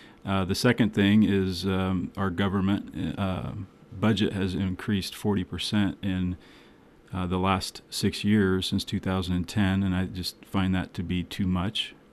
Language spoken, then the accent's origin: English; Fort Madison, Iowa, United States; I grew up in Fort Madison, Iowa. I went to school at Iowa State, graduated with a construction engineering degree, moved all over the country for about 10 years, moved back to Ainsworth, which is where I live with my wife and two boys.